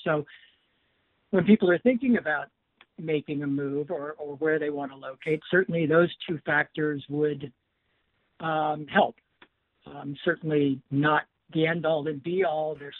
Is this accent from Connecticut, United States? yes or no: no; Cincinnati, Ohio, United States; I'm from Cincinnati, and I it was sad yesterday.